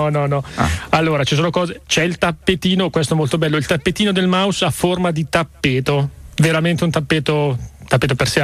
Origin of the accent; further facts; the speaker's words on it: Lombardy, Italy; io non me la sono sentita da Brianzolo.